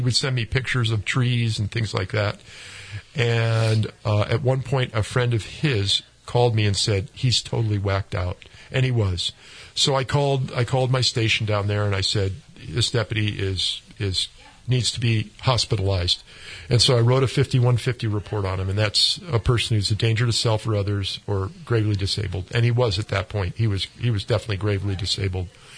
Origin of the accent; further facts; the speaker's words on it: Connecticut, United States; moved away; also born or lived in Maryland; And so I grew up in Connecticut. I moved from there to Maryland, and I started going to the University of Maryland.